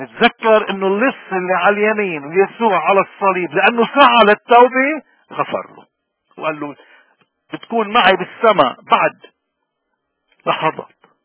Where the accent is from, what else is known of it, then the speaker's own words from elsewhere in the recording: Lebanon; شو الكارثة اللي ضاربتنا كلبنانيين وين ما كنا، بلبنان أو بلاد الاغتراب؟